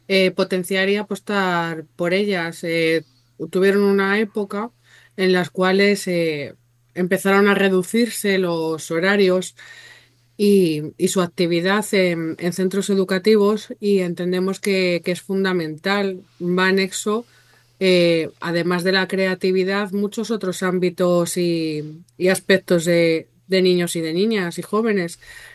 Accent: Madrid, Community of Madrid, Spain; now in Leganés, Spain; Sí, bueno, yo soy de Madrid, no es por volverte loco, pero vivo en Leganés.

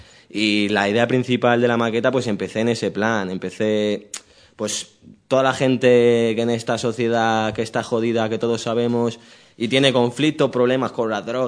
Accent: Leganés, Community of Madrid, Spain; soy de La Fortuna, un barrio de aquí de Leganés, un tanto conflictivo y demás

